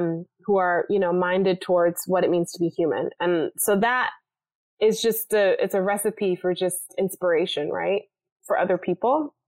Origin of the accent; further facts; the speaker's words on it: Georgia, United States; I'm from Georgia. It's my hometown.